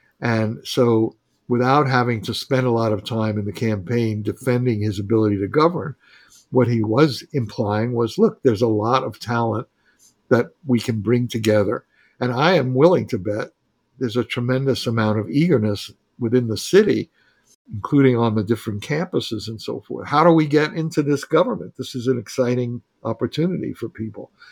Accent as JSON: {"language": "English", "region": "New York", "country": "United States", "tie": "born or raised there", "said": "When I was growing up in New York after World War II, there was a vast public housing program"}